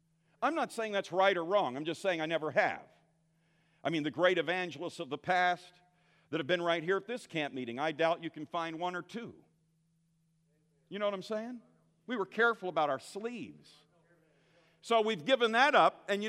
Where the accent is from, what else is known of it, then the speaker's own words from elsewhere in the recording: Pennsylvania, United States; And since I'm from Pennsylvania and this is Kansas, I don't know a thing, Brother Goodwin.